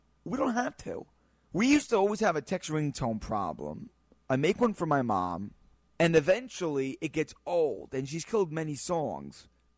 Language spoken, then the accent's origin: English; New York, United States; Especially I'm from New York, so of course I'm going to enjoy it.